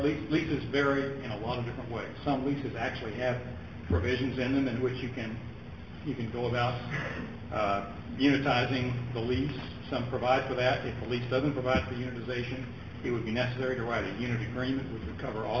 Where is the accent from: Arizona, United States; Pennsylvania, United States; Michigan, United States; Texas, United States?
Texas, United States; Houston; from Houston